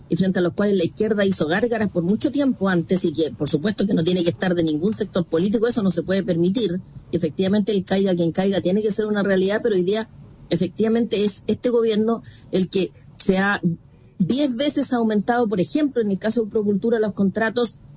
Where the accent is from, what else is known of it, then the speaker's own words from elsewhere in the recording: Chile; resguardar nuestro patrimonio como chileno, que son los fondos públicos